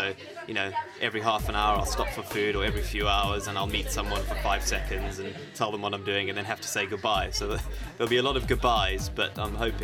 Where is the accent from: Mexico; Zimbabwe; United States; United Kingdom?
Zimbabwe; I grew up in Africa, in Zimbabwe. My father's a game ranger, so we always used to spend our days sort of chasing elephants out the garden and climbing trees and building forts.